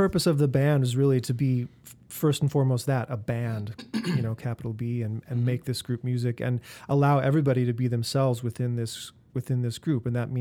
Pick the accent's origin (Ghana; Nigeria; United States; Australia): United States; Minneapolis, Minnesota; I was introduced to music through rock radio growing up in the Twin Cities.